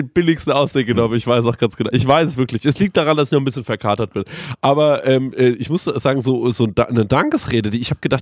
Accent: Germany; Ich komme aus Deutschland, ihr wisst Bescheid, Brezel und Rettich.

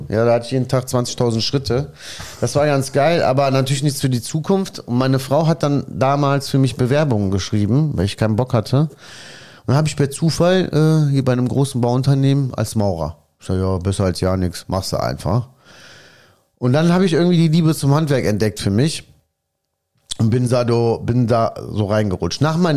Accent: Germany; also born or lived in Italy; ich bin gar kein Italiener, ich bin Deutscher.

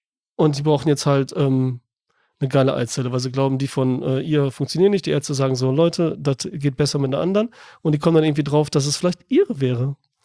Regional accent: Germany; Und ich bin ja Deutscher, ich bin ja hier aufgewachsen, ne? Mehr oder weniger.

